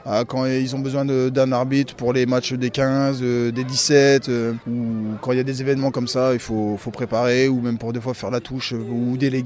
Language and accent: French; Hauts-de-France, France; moi je suis pas de cette région-là, je suis de l'Oise, mais plus côté Crayois. Ça fait 4 ans que j'habite ici